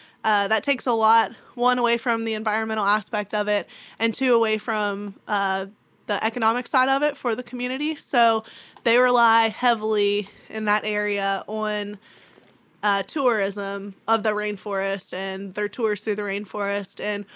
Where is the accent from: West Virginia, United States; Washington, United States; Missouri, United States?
West Virginia, United States; now in Lexington, United States; I'm actually from West Virginia, and I'm a sophomore here at UK